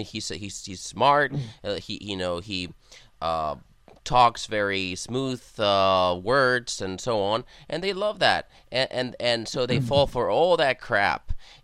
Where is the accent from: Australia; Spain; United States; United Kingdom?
Spain; also born or lived in Germany; I myself spent a lot of years in Europe growing up in Spain, and also I lived in Germany